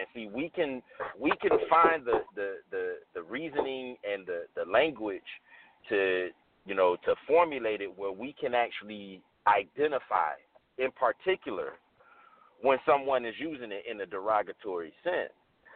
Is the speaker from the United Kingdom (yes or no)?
no; Pompano Beach, Florida, United States; Yeah, so I'm from South Florida.